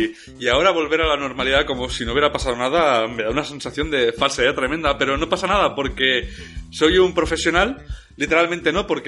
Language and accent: Spanish; Spain; Yo soy muy español.